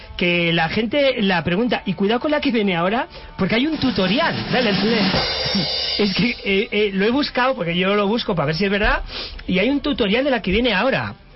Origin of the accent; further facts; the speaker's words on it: Parla, Community of Madrid, Spain; born there; Que donde yo nací.